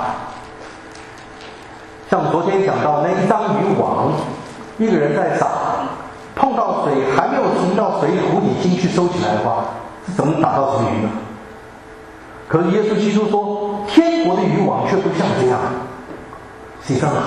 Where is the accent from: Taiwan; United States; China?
China; 其实我也不例外，我也是中国人。